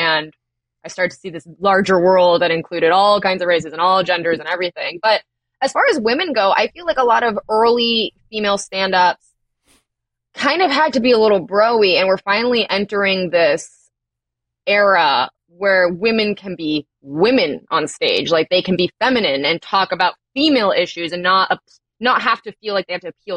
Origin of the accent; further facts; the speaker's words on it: Aspen Hill, Maryland, United States; I grew up specifically in Aspen Hill, which is mostly Black and Latino